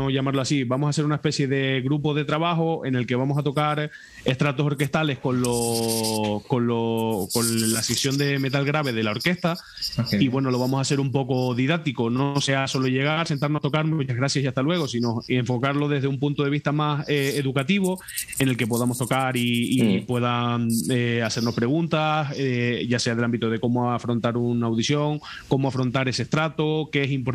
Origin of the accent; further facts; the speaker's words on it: Canary Islands, Spain; como canario que soy, independientemente de que no estoy en la isla de La Palma, soy canario